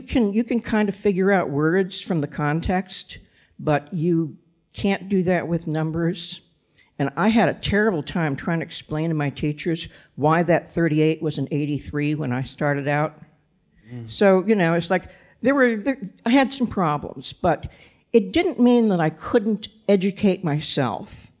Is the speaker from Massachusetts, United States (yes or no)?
yes; Massachusetts, United States; also born or lived in Kansas City; I grew up in Massachusetts. When I came over here, I knew how to pronounce Worcester and Leicester. But I spent most of my adult life in the Kansas City area, which is why I sound like this.